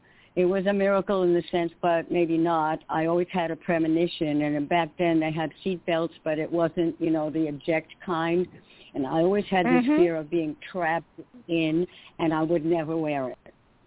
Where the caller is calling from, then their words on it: New York City, New York, United States; New York, New York.